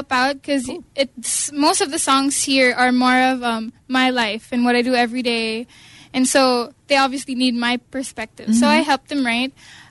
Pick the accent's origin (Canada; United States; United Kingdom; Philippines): Philippines; Cebu, Central Visayas; now in Manila, Philippines; Yeah, I'm half Cebuana and I'm half Irish.